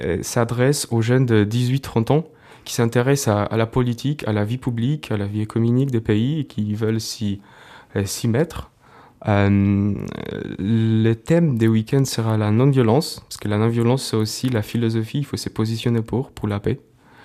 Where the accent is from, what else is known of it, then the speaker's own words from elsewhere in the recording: Poland; accent: Polish; excusez-moi, mon petit accent polonais, tout à fait.